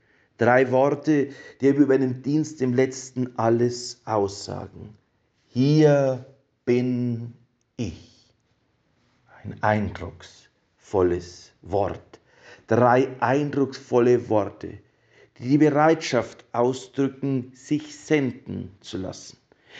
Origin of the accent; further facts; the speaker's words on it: Traunstein, Bavaria, Germany; ich komme aus Traunstein, einem Ort, der für mich immer zu Hause sein wird und zu Hause bleiben wird. Die ersten Schritte habe ich dort gelernt, das Ministrieren, die schulische Laufbahn bin ich dort durchlaufen.